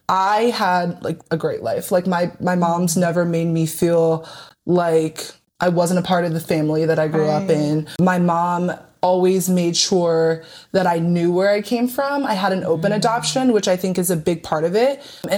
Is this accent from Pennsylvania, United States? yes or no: yes; Schwenksville, Pennsylvania, United States; So the town I grew up in, I grew up in Pennsylvania, but the town I grew up in is Schwanksville.